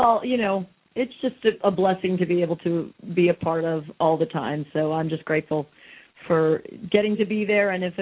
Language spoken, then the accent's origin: English; New York, United States; It's so funny because, you know, I'm born and raised in New York as well, and it's, I love living down here, but I do miss my, I consider New York its own country